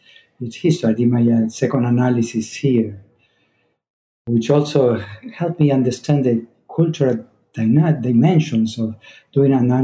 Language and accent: English; Argentina; So growing up in Argentina, in a kind of a, I had like a double academics. In the morning was popular school, regular school, official school. In the afternoon, the Jewish seminar.